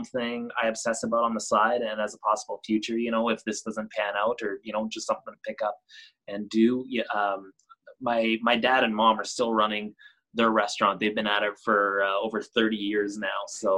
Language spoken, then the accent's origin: English; Canada; We're Canadian up here, very Canadian themed restaurant.